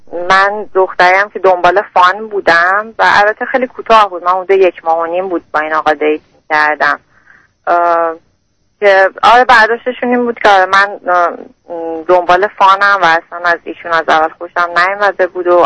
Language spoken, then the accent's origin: Persian; Iran; moved away as an adult; now in Canada; من دختر 26 ساله هستم و کانادا زندگی میکنم. حدود 3 ساله که از ایران اومدم.